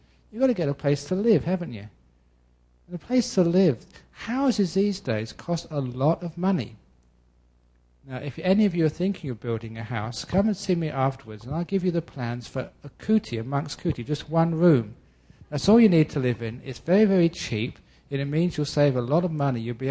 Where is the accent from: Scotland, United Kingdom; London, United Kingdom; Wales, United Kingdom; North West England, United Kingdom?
London, United Kingdom; My early life growing up in London, going to school.